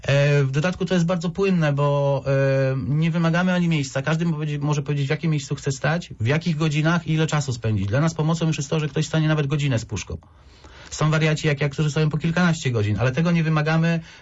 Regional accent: Poznań, Greater Poland Voivodeship, Poland; jesteśmy my, poznaniacy, wielkopolanie, z niego dumni. Każdy praktycznie tu w Wielkopolsce miał kogoś w rodzinie, kto walczył w powstaniu

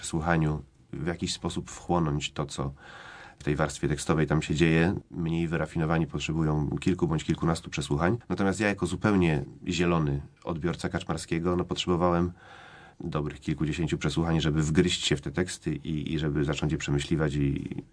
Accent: Poznań, Greater Poland Voivodeship, Poland; wszyscy jesteśmy z Poznania i studiowaliśmy w Poznaniu

